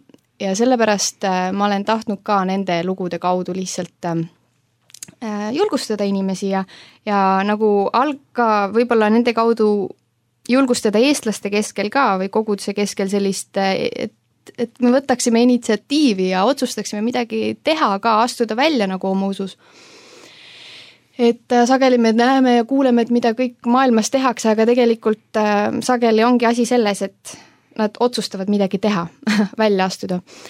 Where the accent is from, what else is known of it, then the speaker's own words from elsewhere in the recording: Saare County, Estonia; olen Saaremaalt pärit ja üsna parasjagu suurest Eesti perest. Meil on, mul on kolm venda ja üks õde lisaks minule ja kuulun hetkel siioni kogudusse Kuressaares